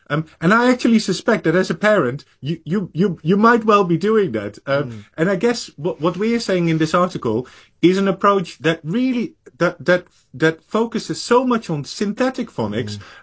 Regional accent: Netherlands; first language Dutch; English is a second language; when I think about the way in which I learned to speak Dutch, you know, I'm from the Netherlands originally

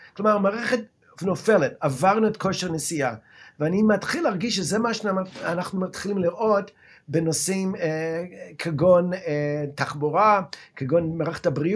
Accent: United States; now in Israel; לשמחתי הרב בתור יליד ארצות הברית. אני גדלתי במדינה שפויה

